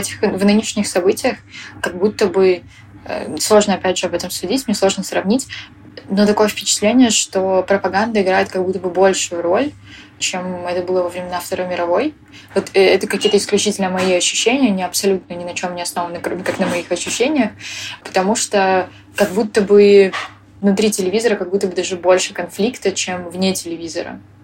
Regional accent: Lviv, Lviv Oblast, Ukraine; я из Львова

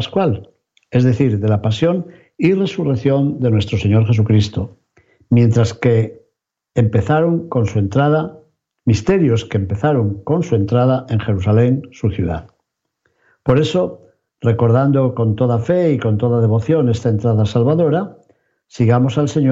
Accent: León, Castile and León, Spain; mi tierra de León, por cierto, en España

